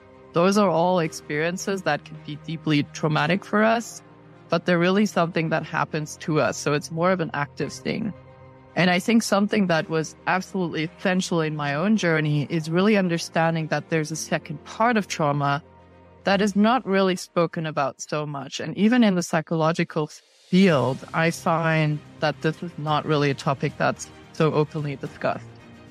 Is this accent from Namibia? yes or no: yes; Namibia; I have grown up and was born and bred in Namibia in Southern Africa, probably a country that many people have never heard about.